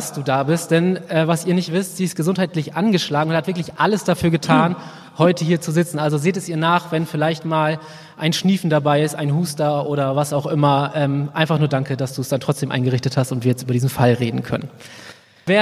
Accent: Wilhelmshaven, Lower Saxony, Germany; in meiner Heimatstadt Wilhelmshaven. Hallo Wilhelmshaven.

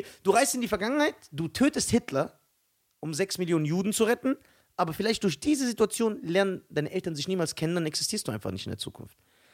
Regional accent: Germany; Ich würde existieren, weil ich bin ja ein Deutscher.

